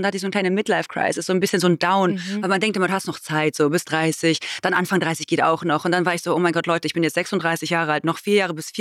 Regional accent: North Rhine-Westphalia, Germany; Ich komme aus NRW.

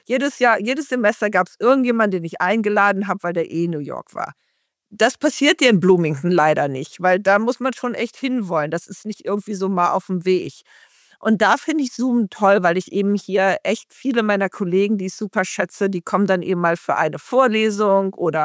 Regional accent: Hanover, Lower Saxony, Germany; Aber ich komme hier aus Hannover und die Hamburger haben auch immer auf uns runtergeguckt

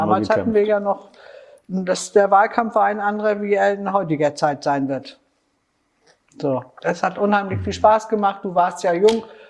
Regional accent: Mecklenburg-Vorpommern, Germany; ich bin auf dem Triebserdamm groß geworden, habe im Triebser fast 60 Jahre gelebt.

